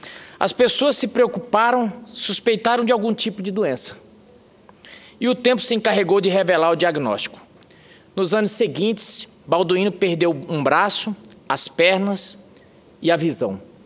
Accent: Rondonópolis, Mato Grosso, Brazil; como brasileiro, claro, mas me incomoda também como mato-grossense. Pois meu estado, Mato Grosso, é o recordista em prevalência da doença. E Rondonópolis, cidade onde me criei

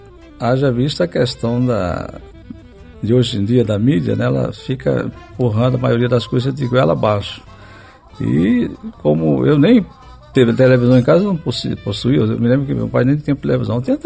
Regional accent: Pernambuco, Brazil; Eu vim de uma cidade lá no interior de Pernambuco.

